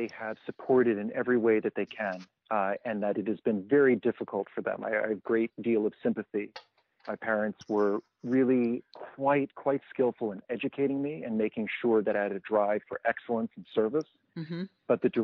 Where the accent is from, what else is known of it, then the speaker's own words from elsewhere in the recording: Manhattan, New York, United States; born there; I'm a New Yorker, right? Uh-huh. You boil it down, I'm born in Manhattan.